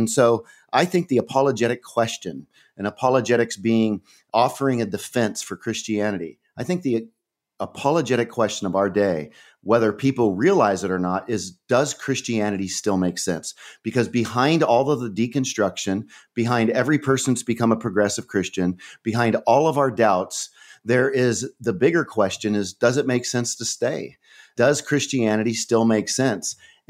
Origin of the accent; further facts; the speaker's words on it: California, United States; I'm a Californian. I grew up in California, and I never heard the gospel till I was 19.